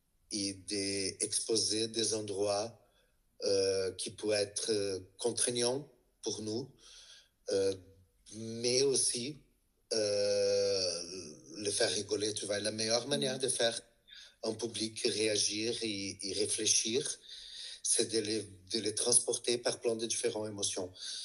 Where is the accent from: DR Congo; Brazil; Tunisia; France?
Brazil; même si je joue sur le fait que je suis brésilien